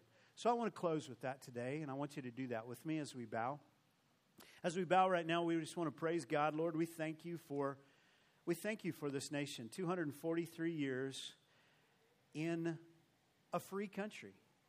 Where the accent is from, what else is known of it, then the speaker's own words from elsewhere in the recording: New Mexico, United States; I've been here a little while. I'm from New Mexico.